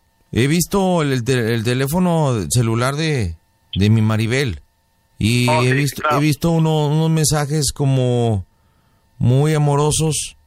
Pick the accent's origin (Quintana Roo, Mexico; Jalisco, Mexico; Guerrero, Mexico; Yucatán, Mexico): Guerrero, Mexico; los que somos de Guerrero tenemos pantalones y tenemos machetes